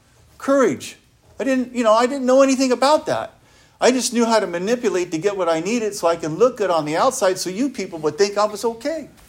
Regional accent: Guadalupe, California, United States; I grew up in Guadalupe, California.

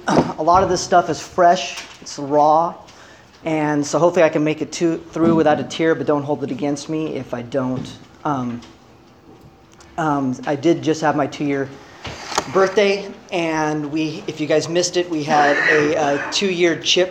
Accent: California, United States; also born or lived in New Jersey; I was born in New Jersey because my dad was a stockbroker, and he wanted to work on Wall Street, at least for a little bit. And as soon as I was popped out, he wanted to raise his family in California, so they got right back.

